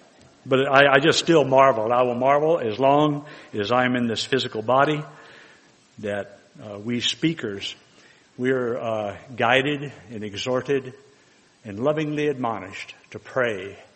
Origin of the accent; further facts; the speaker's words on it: Texas, United States; I wasn't born and raised in the church. I'm a first-generation Christian, and born and raised in Texas.